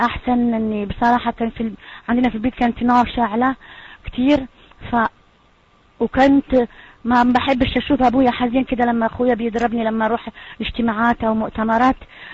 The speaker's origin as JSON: {"language": "Arabic", "town": "Algiers", "region": "Algiers Province", "country": "Algeria", "tie": "born or raised there", "said": "انا زي ما قال الاخ من الجزائر، ولدت في الجزائر العاصمة، وكبرت وعشت هناك كتير، ومن عيلة طبعا مسلمة."}